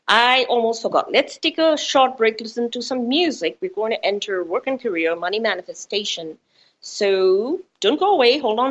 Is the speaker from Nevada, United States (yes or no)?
yes; Las Vegas, Nevada, United States; And remember, I come from Vegas, so there's a lot in Vegas that's going to make us feel good, right?